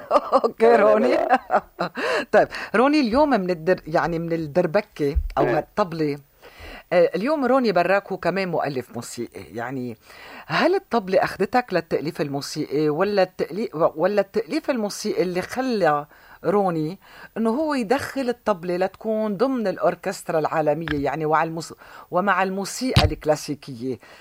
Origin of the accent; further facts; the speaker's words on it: Lebanon; قد ايه بتحس نحن كلبنانيين مغبونين بهيدا الموضوع